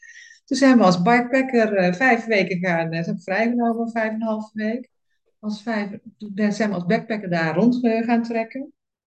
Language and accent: Dutch; South China, China; Maar ik kwam eigenlijk van China uit het zuiden van het land.